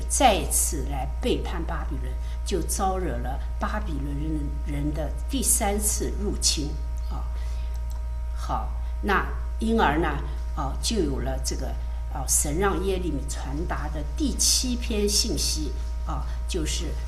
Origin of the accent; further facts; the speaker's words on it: China; 常常在我们中国人就称为是汉奸或者卖国贼啊。